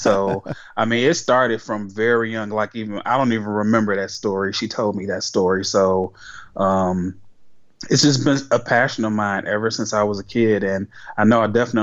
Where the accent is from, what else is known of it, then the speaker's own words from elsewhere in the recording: Detroit, Michigan, United States; I'm from Detroit, Michigan